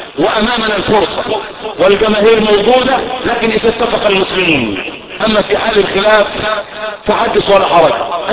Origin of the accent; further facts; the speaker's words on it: Egypt; اللهم احفظ بلدنا مصر من كل سوء.